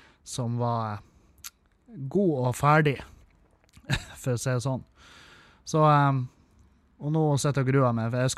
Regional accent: Meløy, Nordland, Norway; Der er ungdomsbedrifter fra alle kommuner som finnes, unntatt Meløy, der jeg kommer ifra.

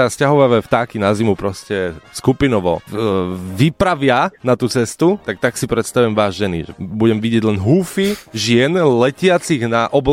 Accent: eastern Slovakia, Slovakia; Tak ono, pozri, ja som chalanísko z východu.

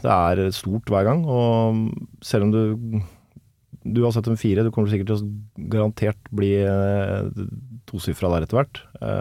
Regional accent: Kolbotn, Akershus, Norway; Jeg er jo heldig sånn da, som er liksom oppvokst, jeg er fra Kolbotn da.

